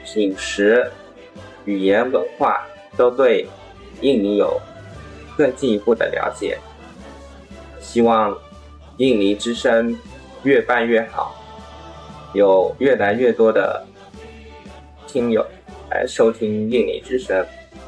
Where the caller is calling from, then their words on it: Cambodia; 我是柬埔寨的